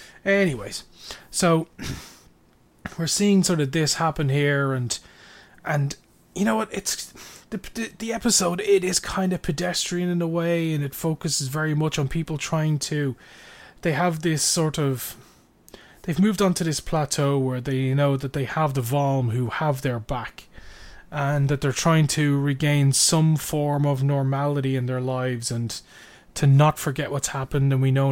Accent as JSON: {"language": "English", "country": "Canada", "said": "Because we're Canadian."}